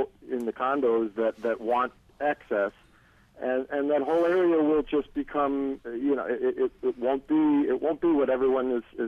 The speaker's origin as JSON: {"language": "English", "town": "Rochester", "region": "New York", "country": "United States", "tie": "born or raised there", "said": "First of all, I'm born and raised in Rochester and lived here all my life, and I've enjoyed Charlotte and that area."}